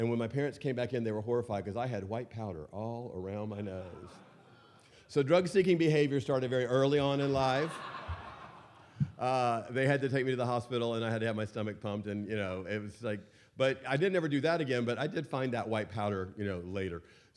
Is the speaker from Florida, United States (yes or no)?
yes; Florida, United States; So, I am from Florida originally, and in that space, I was born into a Methodist minister father and a school teacher mother.